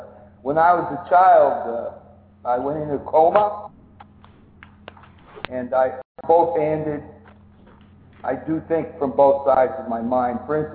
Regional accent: Canada; I'm a Canadian, a very proud Canadian.

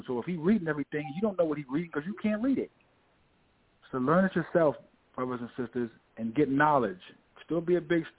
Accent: Harlem, New York, United States; also born or lived in Bronx; I was born in the Bronx, but I was raised in Harlem.

